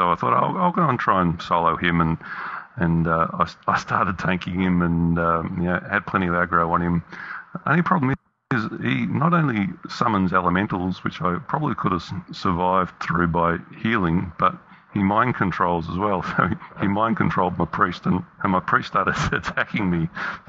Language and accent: English; Australia; accent: Australian; You're not going to understand what I say if I say it in my Australian accent.